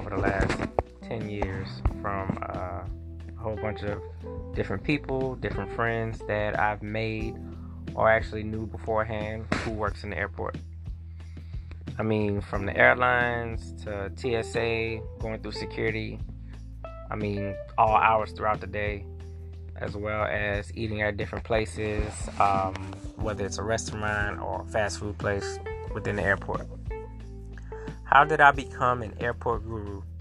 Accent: New Orleans, Louisiana, United States; moved away as an adult; now in Houston, United States; I'm from New Orleans, Louisiana, born and raised. I've been in Houston since 2005 due to Hurricane Katrina.

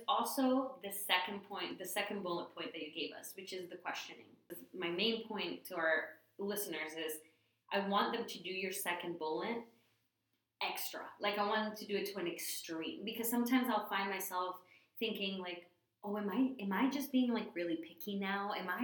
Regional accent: Colombia; now in United States; somebody was like, oh, you're from Colombia, but you don't have an accent. I'm like, yeah, I know.

